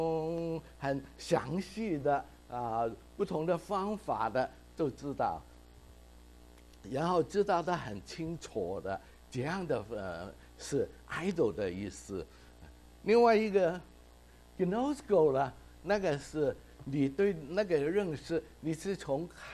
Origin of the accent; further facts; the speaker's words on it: Hong Kong; 我们在香港长大，讲底子花，从来没有见过这样子的